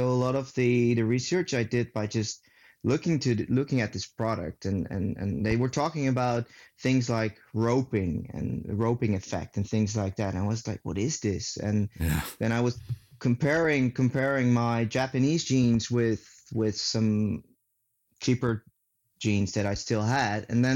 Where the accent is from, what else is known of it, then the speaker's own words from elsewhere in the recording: The Hague, South Holland, Netherlands; now in Amsterdam, Netherlands; I'm originally from The Hague. I live in Amsterdam now, but I am from The Hague.